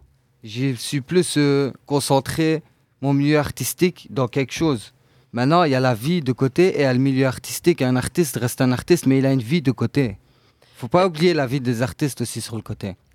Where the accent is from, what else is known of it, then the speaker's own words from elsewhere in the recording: Liège, Wallonia, Belgium; Oui, je viens de Liège.